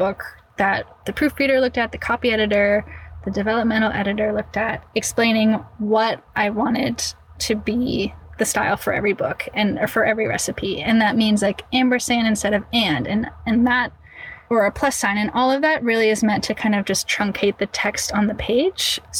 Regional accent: California, United States; I grew up in California. Like, I totally understand the farm to table.

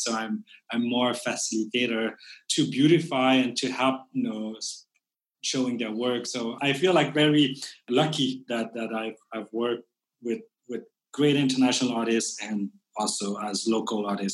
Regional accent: Canada; first language French; English is a second language; moved away as an adult; also born or lived in Thailand; now in Cambodia; refugee camp in Thailand at the age of 3, I was uprooted, lived in Canada, grew up French speaking. So my first language is really French. And then decided to come back here 22 years ago. In fact, my youth has been in Canada and my adult life here in Cambodia.

